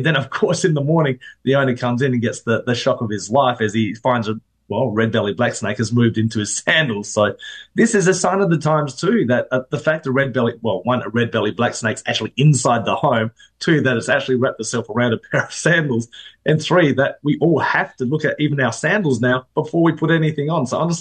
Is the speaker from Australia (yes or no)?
yes; Australia; I mean, being an Australian, you do it naturally.